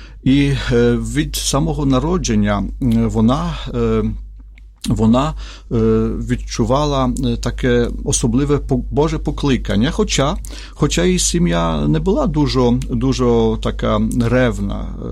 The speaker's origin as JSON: {"language": "Ukrainian", "region": "Podlaskie Voivodeship", "country": "Poland", "moved": "as an adult", "lives_now": "Ukraine", "said": "Я з Польщі, діцезія, архідіцезія Білостоцька."}